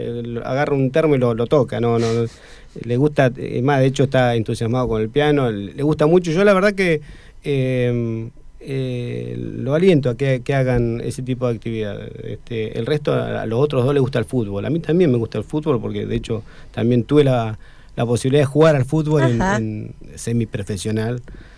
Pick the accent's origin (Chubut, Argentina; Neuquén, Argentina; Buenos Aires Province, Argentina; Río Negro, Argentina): Neuquén, Argentina; nací en Neuquén Capital, esto lo resalto porque en realidad me preguntan si soy de acá. Nací en Neuquén Capital, nací en mi casa, yo viví en la calle Alcorta, entre la calle San Luis y la calle La Pampa.